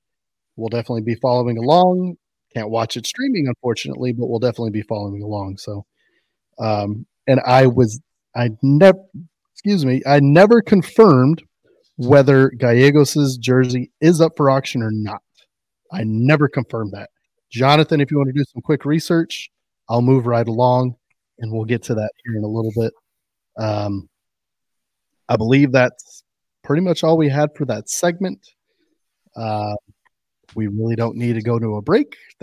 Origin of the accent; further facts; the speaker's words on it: Houston, Texas, United States; growing up in Houston, I used to listen to Rock 101 all the time.